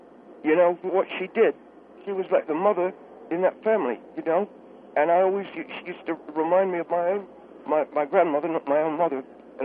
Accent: United Kingdom; I watch a lot of television, and I was raised in Great Britain.

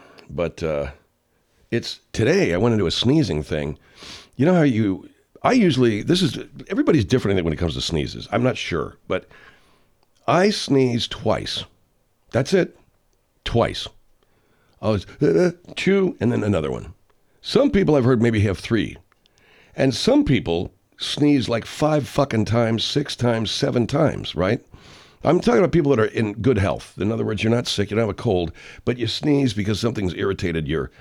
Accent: Arcadia, California, United States; also born or lived in Pasadena; And here in the L.A. area, in other words, suburban L.A., like where I grew up in Arcadia, Pasadena, they went to the river.

